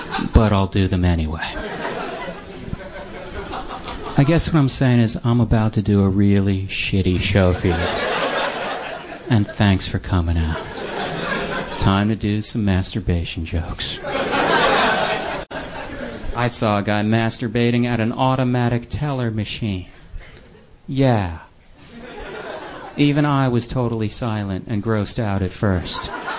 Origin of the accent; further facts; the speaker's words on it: Florida, United States; I grew up in Florida.